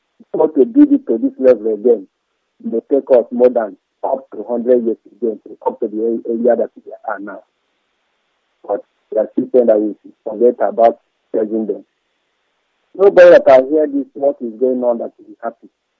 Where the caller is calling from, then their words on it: Nigeria; I'm calling from the North Star from my own state, from the local government in Biafra land.